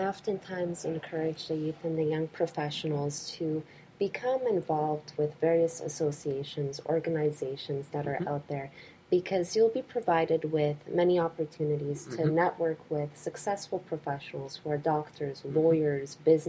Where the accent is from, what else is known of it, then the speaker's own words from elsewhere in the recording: Burlington, Ontario, Canada; also born or lived in Hamilton; my parents came to Canada from Poland, and I'm very proud of having a Polish background. I was born in Hamilton, Ontario, and then my parents moved from Hamilton to Burlington.